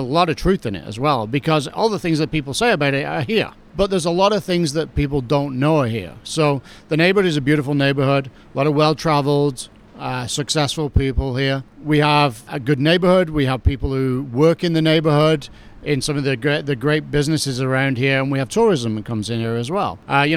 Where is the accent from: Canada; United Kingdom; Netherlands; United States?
United Kingdom; England; But the core of me, I'm English. And so I have to serve you a 20-ounce pint.